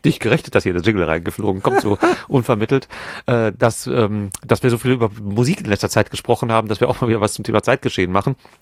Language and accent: German; Hagen, North Rhine-Westphalia, Germany; Dass es hier in meiner Heimatstadt Hagen so etwas nicht gibt wie Plattenläden.